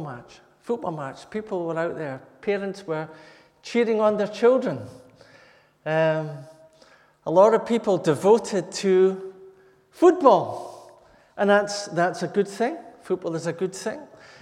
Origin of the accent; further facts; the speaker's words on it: Scotland, United Kingdom; I was brought up in the Brethren. The Brethren in the northeast of Scotland